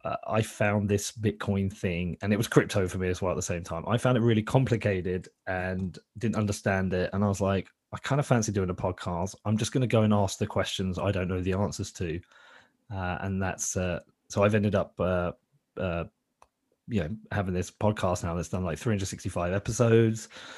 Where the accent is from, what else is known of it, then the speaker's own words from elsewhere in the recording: England, United Kingdom; People will tell from my voice that I am from England. I live in a little shit town called Bedford.